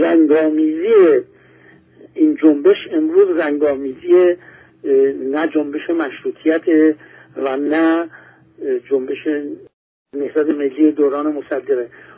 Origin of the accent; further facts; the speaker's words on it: Iran; از لهجه من فهمید من فرانسوی نیستم، قیافه من فهمید من فرانسوی نیستم. منم به آرامی به او گفتم من اهل ایرانم.